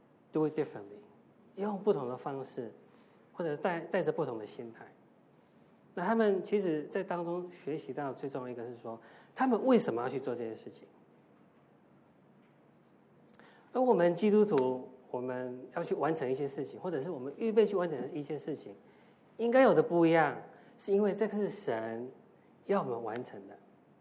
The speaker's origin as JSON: {"language": "Chinese", "country": "Taiwan", "tie": "born or raised there", "lives_now": "United States", "said": "特别是我们如果不是在美国出生长大，我在台湾，或者是有些弟兄姐妹从中国来"}